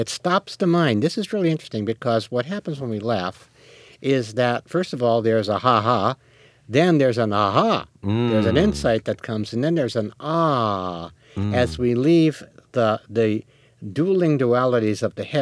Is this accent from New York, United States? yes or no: yes; New York, United States; I think that I, growing up in New York, you know, and being the kid that I was, you use humor as a weapon